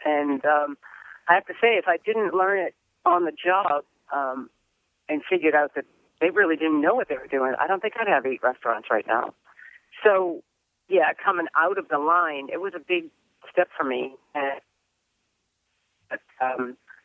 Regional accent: New England, United States; Well, because I'm from New England, so we do a lot of seafood.

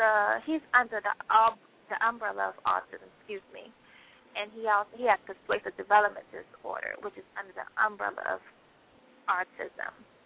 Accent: Washington, District of Columbia, United States; And growing up, I grew up in Washington, D.C.

